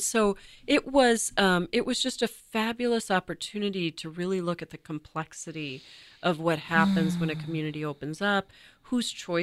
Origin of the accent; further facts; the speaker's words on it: India; And I'm very conscious as the author and as an Indian